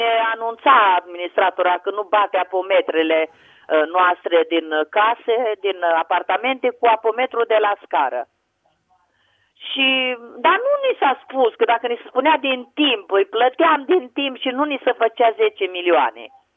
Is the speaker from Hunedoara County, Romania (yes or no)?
yes; Hunedoara, Hunedoara County, Romania; Bună seara, sunt din Hunedoara.